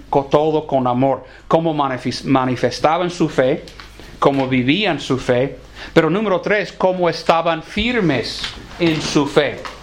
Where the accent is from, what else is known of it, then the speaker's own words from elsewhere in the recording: United States; no sé si el problema está aquí como en mi tierra, en los Estados Unidos